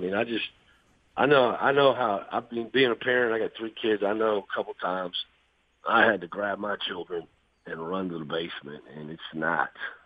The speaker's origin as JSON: {"language": "English", "region": "Iowa", "country": "United States", "tie": "born or raised there", "also_born_or_lived": "Kansas", "said": "growing up in the north, growing up in Iowa, Kansas, you know, most of us have a basement."}